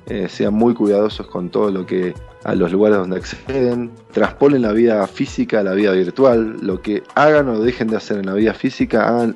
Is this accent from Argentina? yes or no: yes; Argentina; por exagerar un poco, como somos argentinos, exageramos siempre